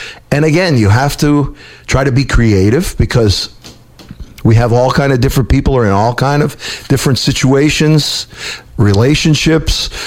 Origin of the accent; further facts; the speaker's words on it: Brooklyn, New York, United States; You know as well as I do, we grew up in Brooklyn.